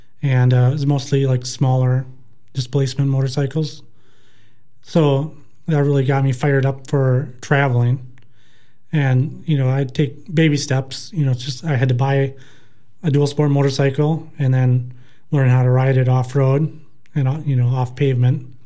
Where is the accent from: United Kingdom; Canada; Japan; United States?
United States; Westby, Wisconsin; Yeah, I'm a lifelong Wesby resident. Grew up there, graduated high school there.